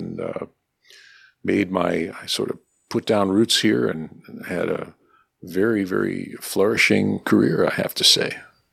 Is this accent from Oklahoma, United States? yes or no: no; New York, United States; I grew up in New York, and my parents loved music, and so I was surrounded by a lot of classical music and Broadway stuff.